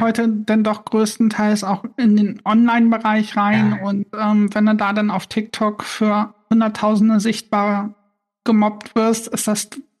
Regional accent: Harz, Germany; accent: Harzer Platt; Ich bin aus dem Harz, also wir haben noch so ein bisschen Harzer Platt noch mit drin gehabt und das war halt die Sprache, mit der ich aufgewachsen bin. Kein reines Hochdeutsch.

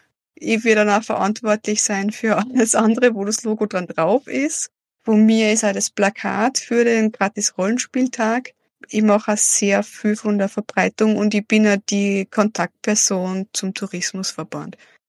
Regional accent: Salzburg, Austria; now in Lamprechtshausen, Austria; Ich bin ja ursprünglich aus Salzburg

